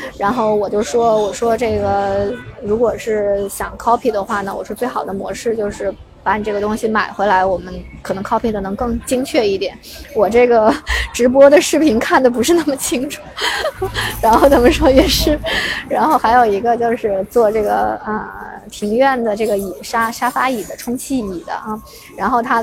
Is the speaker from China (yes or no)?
yes; China; 因为看我是中国人